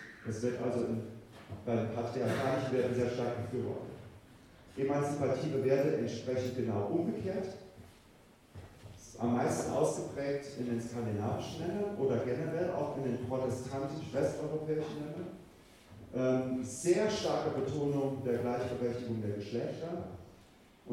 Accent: West Germany, Germany; in meinem Heimatland, in Westdeutschland, in Deutschland

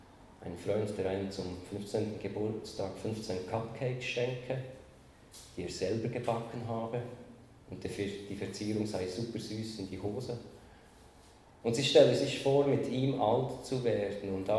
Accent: Bern, Switzerland; In Bern, da wo ich herkomme, habe ich mich lange über das neue Müllreglement aufgeregt.

